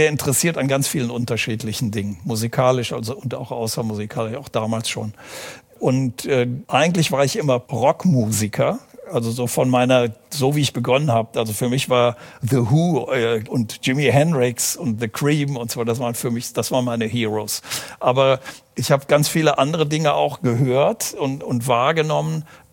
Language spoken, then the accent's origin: German; Aachen, North Rhine-Westphalia, Germany; born there; Ich bin ja in Aachen geboren und ich kenne das noch aus den 60er Jahren